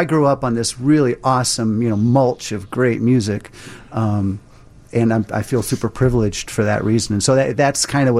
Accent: Freeport, Illinois, United States; where I grew up in Freeport, Illinois, which is a little ways out of town, a couple hours, and could get WLS-AM radio, right?

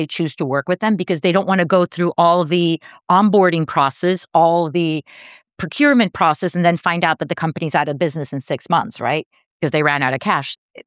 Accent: Costa Rica; my dad's an entrepreneur, was an entrepreneur. I grew up in a very entrepreneurial household. I grew up in Costa Rica.

